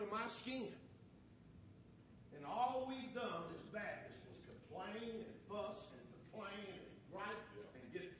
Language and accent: English; Kentucky, United States; It sounds weird because I'm from Muhlenberg County.